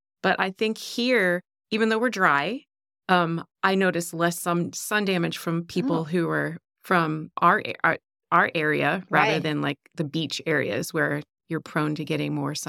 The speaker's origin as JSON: {"language": "English", "region": "Maryland", "country": "United States", "tie": "born or raised there", "said": "Well, I didn't grow up here. I grew up back east in Maryland in a small town."}